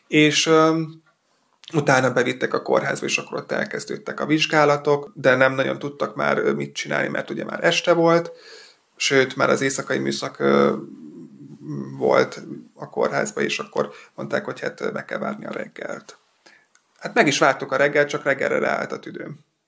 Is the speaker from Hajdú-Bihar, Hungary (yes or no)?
yes; Polgár, Hajdú-Bihar, Hungary; én polgárról származom, meg az egész család ott él, vagyis akkor ott éltek